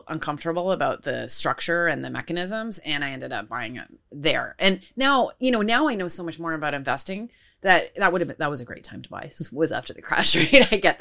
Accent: Canada; moved away as an adult; But I came from Canada where everyone's getting laid off.

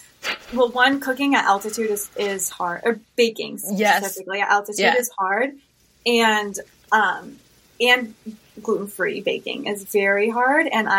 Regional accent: Orange, California, United States; I'm from California, actually.

